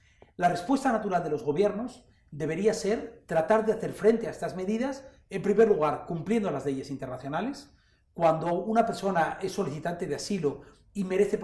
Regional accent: Spain; los prejuicios que muchas veces teníamos como españoles

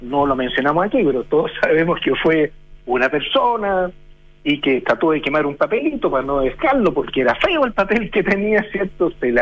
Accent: Chile; nosotros como chilenos

